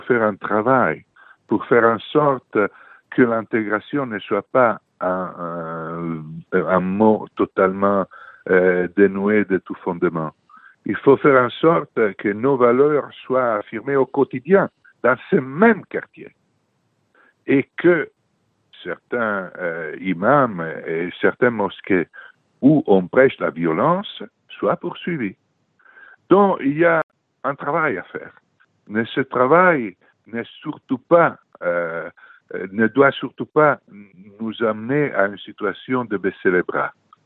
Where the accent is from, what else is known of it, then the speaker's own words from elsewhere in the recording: Italy; accent: Italian; French is a second language; moved away as an adult; now in Paris, France; j'ai un accent italien, donc je suis italien, je vis à Paris depuis une quarantaine d'années.